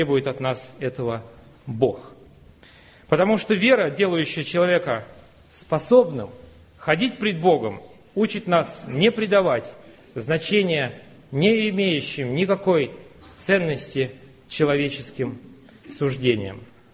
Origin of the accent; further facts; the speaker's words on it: Russia; а кто я такой, россиянин 21 века?